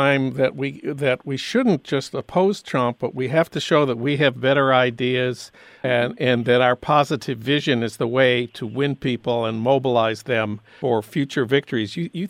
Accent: St. Paul, Minnesota, United States; Well, now it's time for your Minnesota moment. That's news from my hometown of St. Paul.

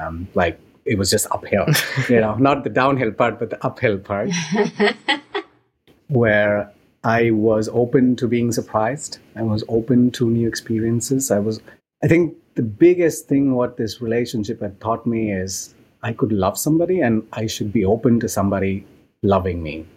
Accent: India; now in Berlin, Germany; I come from India, and in India, family is big.

